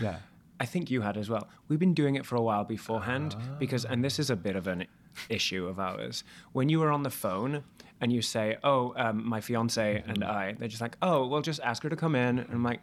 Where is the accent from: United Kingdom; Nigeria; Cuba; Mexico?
United Kingdom; now in United States; telling people how I'm British and why I came here, right, apart from when I'm doing a podcast, of course. and so I'll just go around with American dialect sometimes